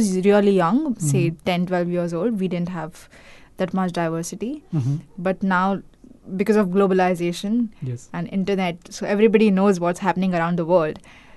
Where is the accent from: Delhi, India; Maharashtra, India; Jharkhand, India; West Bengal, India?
Maharashtra, India; Mumbai; So I'm born and brought up in Mumbai.